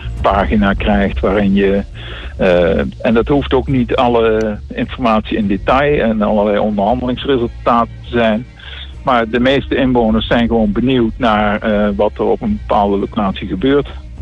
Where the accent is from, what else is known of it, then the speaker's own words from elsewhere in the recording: Grave, North Brabant, Netherlands; En omdat ik uit Graven kom, ken ik die projecten en plaatsen natuurlijk.